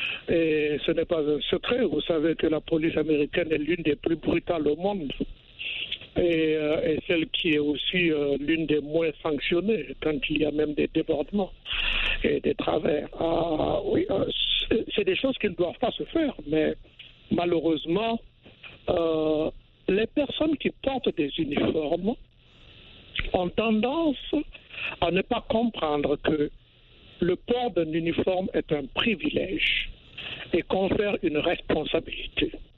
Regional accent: Kaya, Centre-Nord, Burkina Faso; Kaya qui, en parenthèse, se trouve être ma ville natale.

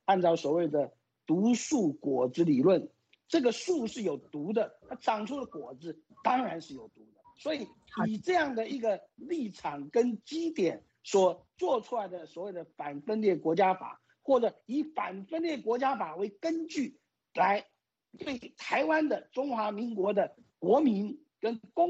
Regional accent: Ruijin, Jiangxi, China; 成立在我的老家江西的瑞金

